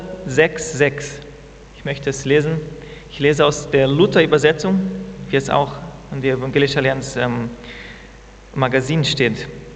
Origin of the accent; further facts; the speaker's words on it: Brazil; now in Germany; ich bin Brasilianer. Und seit November 2019 bin ich und meine Familie, meine Frau und zwei Kinder, sind wir nach Deutschland umgezogen